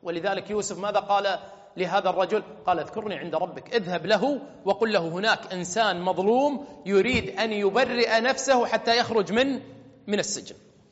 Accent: Kuwait; عاد ما شاء الله عندنا في الكويت حنا على كيفك

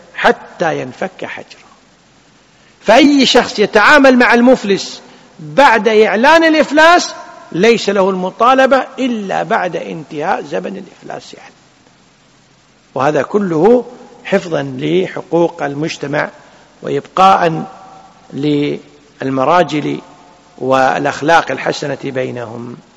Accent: Kuwait; وهذه أمثلة واضحة ومعمول بها والله الحمد، يعني عندنا في الكويت وفي غيرها من الدول الإسلامية.

